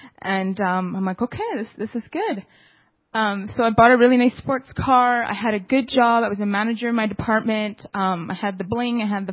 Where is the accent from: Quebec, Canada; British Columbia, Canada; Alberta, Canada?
British Columbia, Canada; Burnaby; I was born and raised in Burnaby. And I grew up in a large religious Italian Catholic family. And I'm the youngest of six.